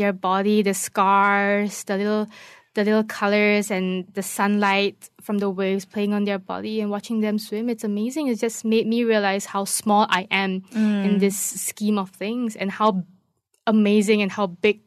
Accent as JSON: {"language": "English", "country": "Malaysia", "said": "being Asian and being female and being Malaysian."}